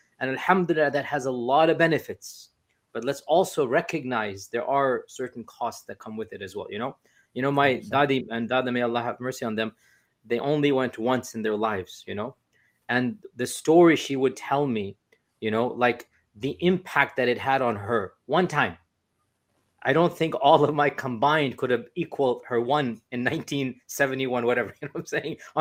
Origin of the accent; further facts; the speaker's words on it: Jeddah, Makkah Province, Saudi Arabia; because I grew up in Jeddah.